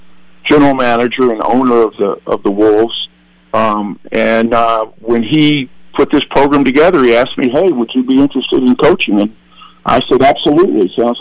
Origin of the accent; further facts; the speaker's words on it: Winston-Salem, North Carolina, United States; Winston-Salem about a year ago. So it was a great opportunity to stay in coaching and get involved in my hometown.